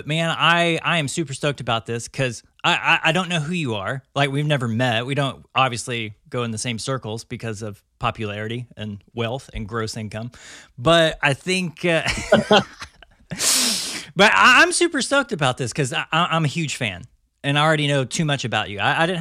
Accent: Texarkana, United States; I'm from the Texarkana area.

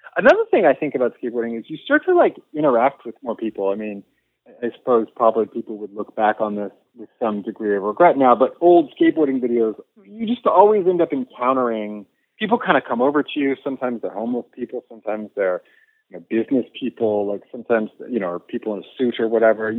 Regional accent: California, United States; I grew up in the Bay Area, and I went to college in Southern California. And then I moved to New York after starting my journalism career. And I moved back home after 10 years. Moved back to the Bay Area.

